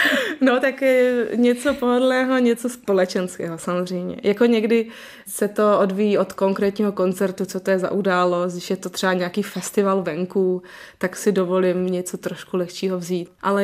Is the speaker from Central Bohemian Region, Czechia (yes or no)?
no; Valašské Meziříčí, Zlín Region, Czechia; born there; to byla vlastně ještě ve Valmezu, v mém rodném městě